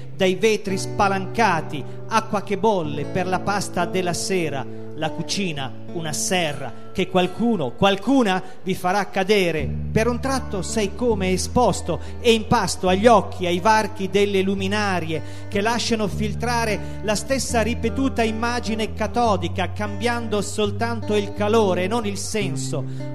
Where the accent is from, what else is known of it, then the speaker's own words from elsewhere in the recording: Faenza, Emilia-Romagna, Italy; accent: Faenza dialect; usando anche il mio dialetto di Faenza